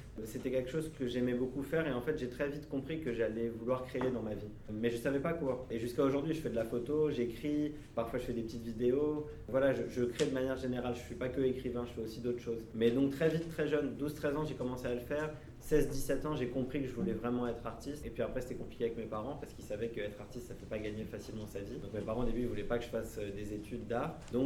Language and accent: French; Paris, Île-de-France, France; moved away as an adult; now in Lebanon; Je suis né, moi, à Paris, en France, en 1988. J'ai grandi en France, j'étais à l'école comme vous en France jusqu'à mes 18-19 ans. Et à 19 ans, je suis retourné vivre ici parce que mes deux parents sont libanais et ont grandi au Liban, eux.